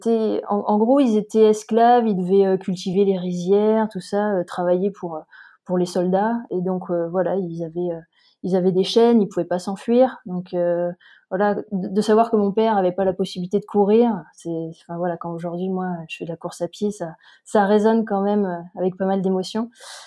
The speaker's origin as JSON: {"language": "French", "town": "Montpellier", "region": "Occitanie", "country": "France", "also_born_or_lived": "Paris", "lives_now": "Briançon, France", "said": "Donc, je vis à Briançon depuis 2 ans et demi. Trois ans. Je suis originaire de Montpellier. J'ai vécu à Paris"}